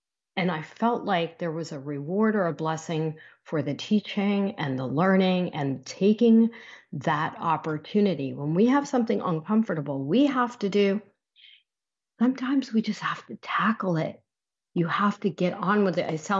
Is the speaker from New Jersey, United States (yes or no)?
yes; New Jersey, United States; accent: New Jersey; I have, you could tell when my accent turns to New Jersey, who I've been talking to.